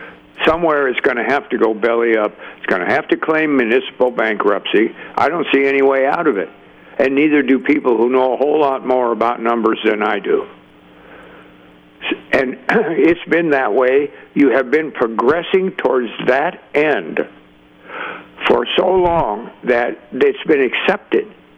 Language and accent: English; California, United States; I get angry about it, but I was born and raised here. Well, I'm a Californian.